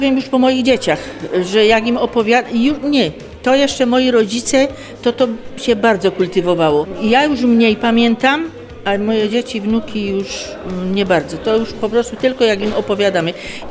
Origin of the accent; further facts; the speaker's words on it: Silesian Voivodeship, Poland; U nas na Śląsku było to malowanie woskiem i potem farbowanie tych jajek.